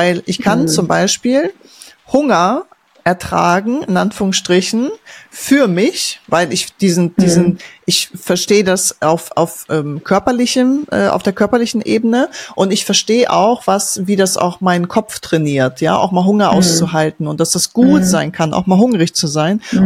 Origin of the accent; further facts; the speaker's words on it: Poland; Aber wir Mädels, ich sage jetzt mal aus dem Osten, also aus dem Ostosten, ich komme aus Polen